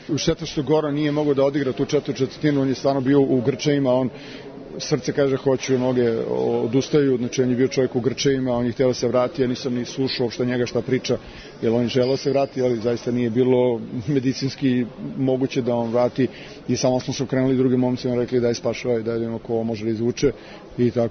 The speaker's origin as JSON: {"language": "Serbian", "region": "Belgrade", "country": "Serbia", "tie": "born or raised there", "said": "Ja sam rođen u Beogradu, Beograđanin, Srbin, odrastao sam tu"}